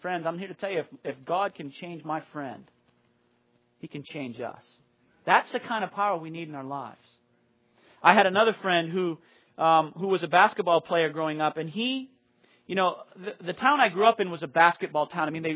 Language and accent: English; Maine, United States; born or raised there